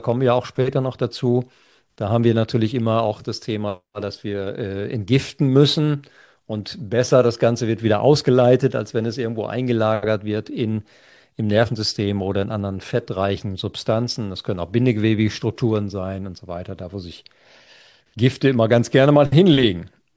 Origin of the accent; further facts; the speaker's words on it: Lower Saxony, Germany; ich komme ja aus dem Schwarzteetrinkerland, ja, nämlich aus Ostfriesland. Und ich bin ja groß geworden mit 3 Tassen Tee morgens, 3 Tassen Tee mittags und 3 Tassen Tee abends.